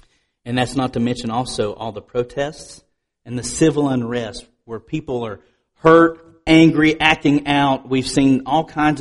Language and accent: English; Asheville, North Carolina, United States; And I told him I was from Asheville, North Carolina.